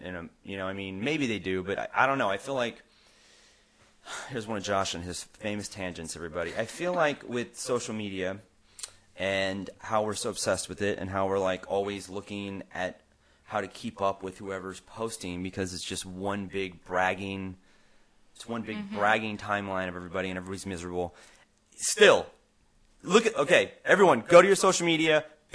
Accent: San Diego, California, United States; I'm from San Diego. I never got it. That's why I had to get the fuck out of there.

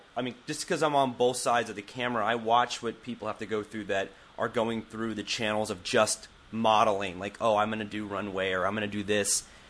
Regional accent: Sicily, Italy; What part of Sicily? I am Sicilian

